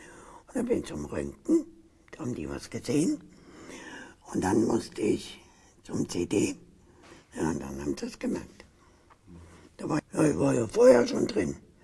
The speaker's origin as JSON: {"language": "German", "region": "East Germany", "country": "Germany", "tie": "born or raised there", "said": "auf dem Dorf groß geworden. War nicht schlecht. Ich meine, es ist nicht alles schlecht gewesen, was bei uns im Osten war."}